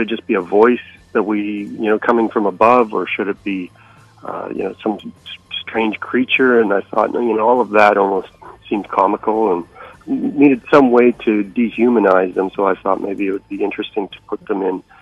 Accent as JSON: {"language": "English", "town": "Vancouver", "region": "British Columbia", "country": "Canada", "tie": "born or raised there", "also_born_or_lived": "Winnipeg", "said": "I'm based here in Vancouver. I was born in Winnipeg, and but moved here before my first birthday. My parents couldn't handle the winters there."}